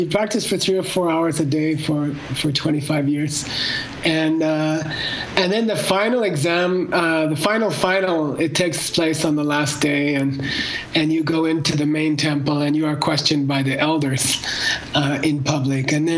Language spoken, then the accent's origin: English; United States; But, you know, I grew up in America. My mom talked about karma.